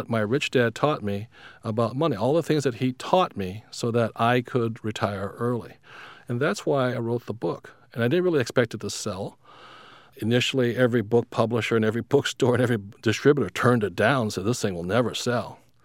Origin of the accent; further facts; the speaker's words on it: Hawaii, United States; I was raised in Hawaii.